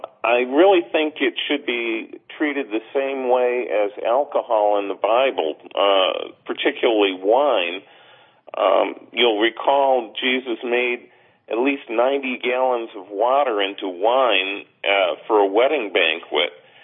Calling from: Providence, Rhode Island, United States; Hi, Tom. I'm a minister from Providence, Rhode Island, and I'm calling because our state has a tremendous chance to legalize marijuana

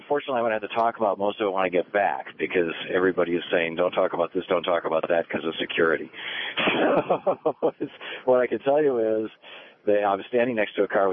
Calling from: Juba, Central Equatoria, South Sudan; I'm calling from Juba in the south of Sudan, near to Darfur.

